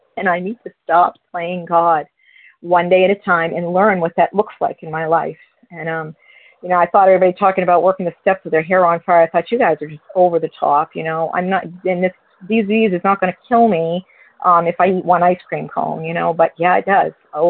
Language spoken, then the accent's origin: English; New Hampshire, United States; I'm from New Hampshire